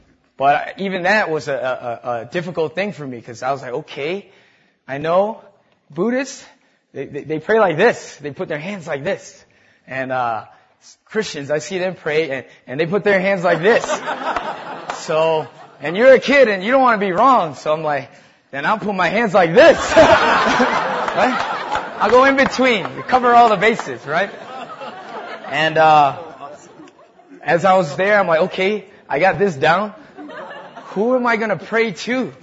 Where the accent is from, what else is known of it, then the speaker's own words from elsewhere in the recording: New Britain, Connecticut, United States; Hey, man, you can laugh. … I was born and raised in New Britain, Connecticut.